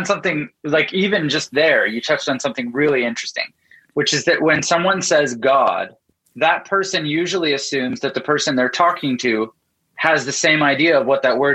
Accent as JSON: {"language": "English", "country": "Canada", "tie": "born or raised there", "said": "So I grew up in Canada and my dad is a pastor"}